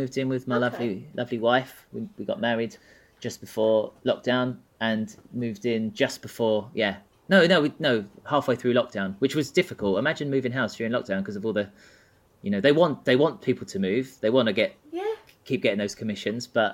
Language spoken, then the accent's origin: English; Tilbury, East of England, United Kingdom; now in Southend, United Kingdom; Oh, I came from Tilbury. I'm now in sunny Southend, yeah.